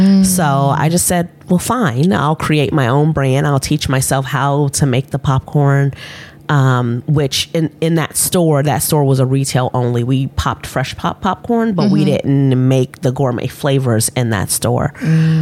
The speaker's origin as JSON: {"language": "English", "town": "Kansas City", "region": "Missouri", "country": "United States", "tie": "born or raised there", "also_born_or_lived": "Chicago", "said": "Well, I was born in Chicago, just north of Chicago, but I grew up and spent all of my formative years in Kansas City, Missouri."}